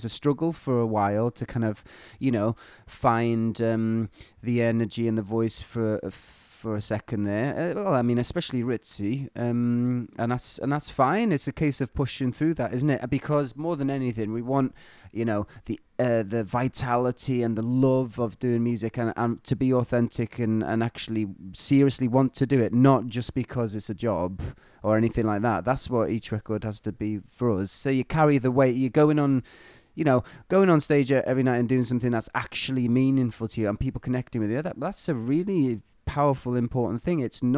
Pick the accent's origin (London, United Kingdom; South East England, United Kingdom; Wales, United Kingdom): Wales, United Kingdom; growing up in North Wales, you know, falling in love with the mountains